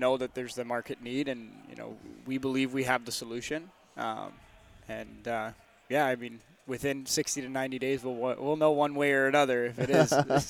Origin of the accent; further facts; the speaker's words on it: Canada; Kind of a play on words of us being Canadian, A with the E-H.